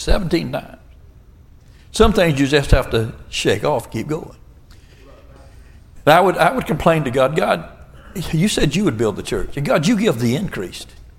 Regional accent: Florida, United States; I said, I'm a redneck from Florida. I don't think it. I know it.

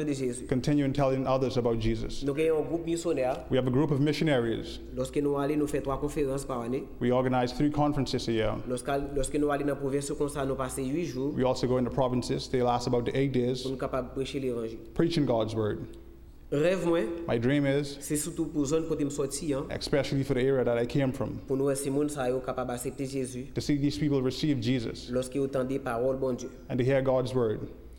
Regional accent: Bahamas; my mother is from Haiti, my father was from Haiti. Now, I was born and raised in the Bahamas, never went to Haiti one day in my life.

